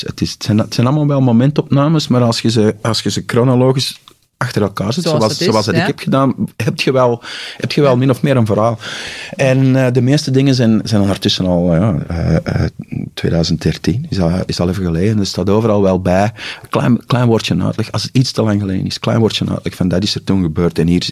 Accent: Flanders, Belgium; accent: Antwerp; dat toch ook grotendeels door mijn Antwerps accent en mijn zwaar stem

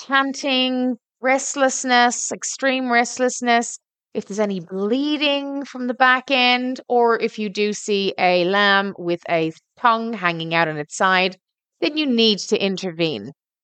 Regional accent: Ireland; growing up in Ireland

